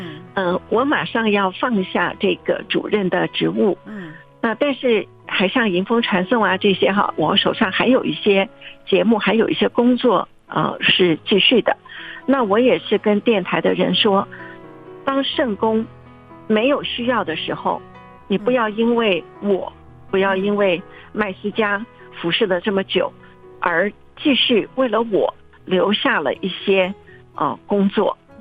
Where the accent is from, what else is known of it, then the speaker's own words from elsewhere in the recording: China; 那我们中国人呢特别讲人情味儿了